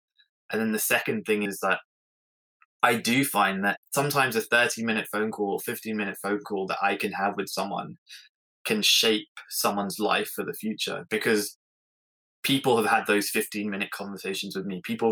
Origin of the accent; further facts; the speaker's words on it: England, United Kingdom; I'm English